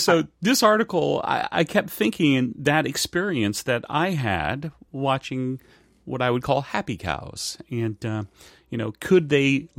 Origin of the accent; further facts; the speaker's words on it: Bavaria, Germany; growing up in Germany and spending a lot of time in Bavaria